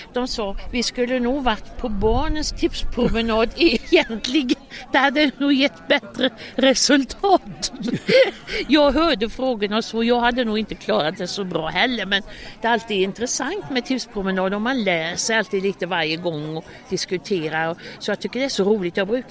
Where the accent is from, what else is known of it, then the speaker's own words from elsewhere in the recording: Falköping, Västra Götaland County, Sweden; Och vi började här, men vi kommer från Falköping.